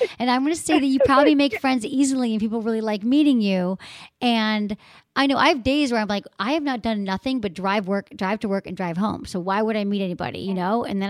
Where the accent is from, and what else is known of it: Michigan, United States; born or raised there